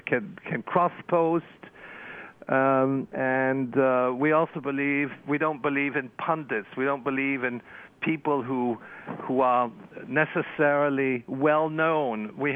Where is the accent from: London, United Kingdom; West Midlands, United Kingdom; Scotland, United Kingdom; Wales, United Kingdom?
Wales, United Kingdom; born there; My father is born in Russia, but I was born in Wales, and I have. I also have Irish citizenship because I'm half Irish, half Russian.